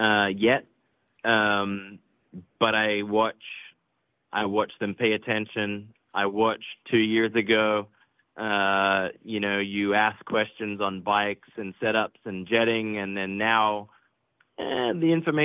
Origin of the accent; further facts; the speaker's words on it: Australia; growing up in Australia